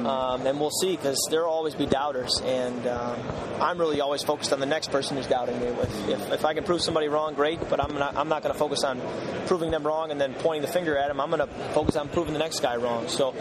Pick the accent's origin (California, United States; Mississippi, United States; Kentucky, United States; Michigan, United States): Michigan, United States; even if I'm from Michigan.